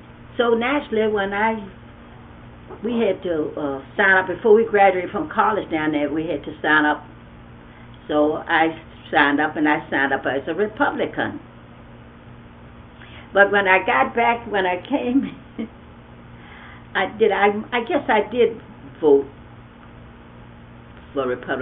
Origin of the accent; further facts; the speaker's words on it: the South, United States; I started, when I first started out, I'm from the South.